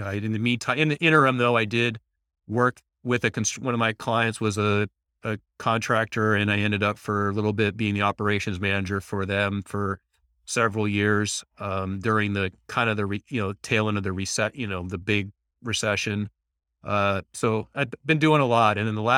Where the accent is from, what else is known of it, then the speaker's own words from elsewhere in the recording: California, United States; So I actually, I was from the Bay Area.